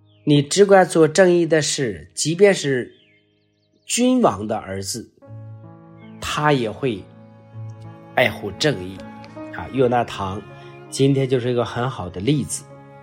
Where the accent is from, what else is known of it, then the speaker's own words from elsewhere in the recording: China; 说有时候在我们中国人呢，也非常的留意这些东西，叫功高盖主。